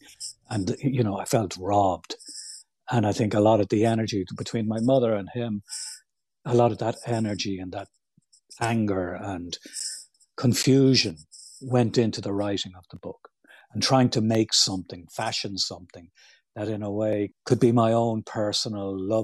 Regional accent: Ireland; I'm talking about, you know, growing up in Ireland.

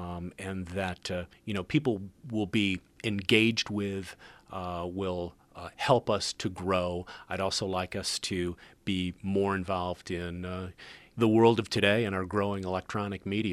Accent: Detroit, Michigan, United States; radio was always a big part of my background growing up in the Detroit area.

